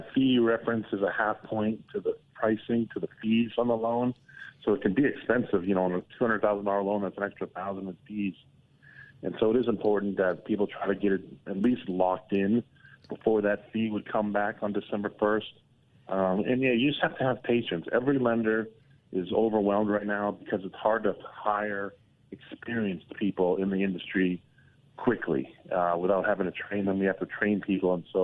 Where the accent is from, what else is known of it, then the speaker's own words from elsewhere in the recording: Framingham, Massachusetts, United States; I'm from just outside of Boston in a big town called Framingham, Mass.